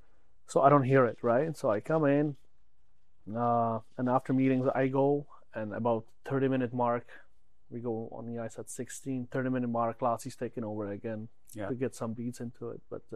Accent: Czechia; English is a second language; So I come from Czech, and then last year we go to Czech.

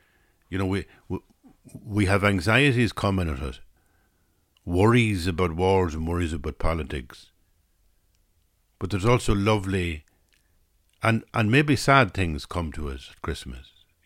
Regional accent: Ireland; as an Irish person, I hadn't understood how to be that positive.

